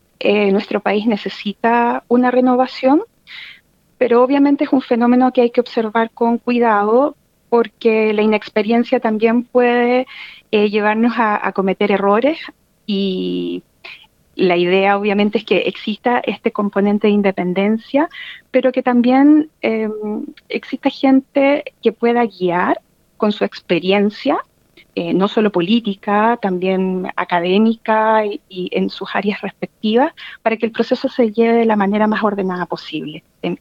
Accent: Chile; now in abroad; Nosotros como chilenos en el extranjero podemos votar desde el año 2017

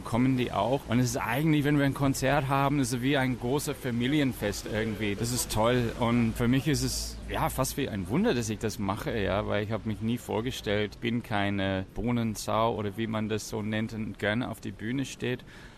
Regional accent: Australia; German is a second language; now in Germany; Ich bin exotisch hier, aus Australien, bin auch authentisch

